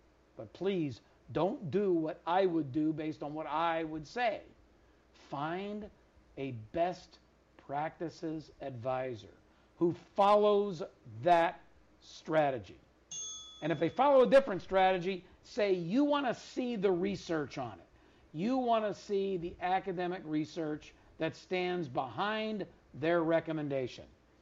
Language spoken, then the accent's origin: English; Philadelphia, Pennsylvania, United States; Michael in Philadelphia, PA, my hometown, the city of brotherly love